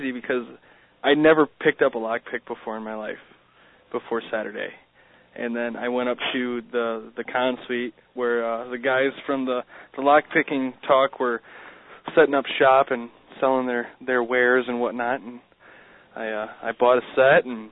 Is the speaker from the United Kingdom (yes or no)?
no; Michigan, United States; Because I'm actually from Michigan. And I went up there all the time as a kid